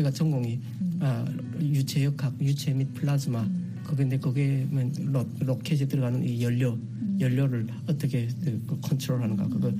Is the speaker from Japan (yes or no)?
no; North Korea; 북한에서 왔다는 걸 숨기기 위해서